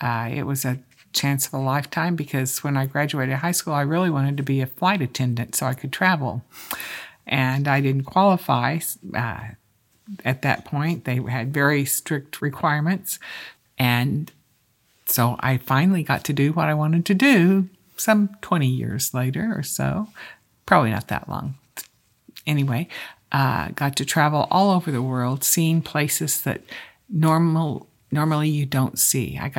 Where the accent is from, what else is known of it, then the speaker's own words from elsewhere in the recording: Missouri, United States; Well, I grew up in Southwest Missouri and spent the first part of my life in that area. Born in Neosho, Missouri.